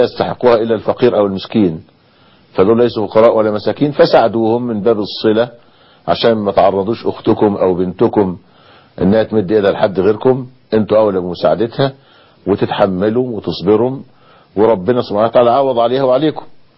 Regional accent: Egypt; هو الحسين له اثر عندنا في مصر في السنة؟

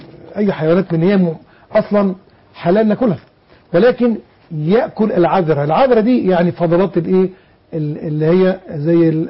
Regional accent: Egypt; عندنا في مصر

